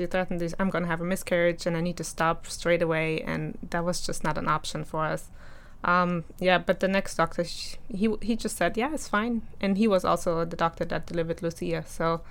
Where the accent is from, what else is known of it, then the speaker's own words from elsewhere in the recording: Germany; English is a second language; I was born and raised in Germany and have since traveled with my husband across the world.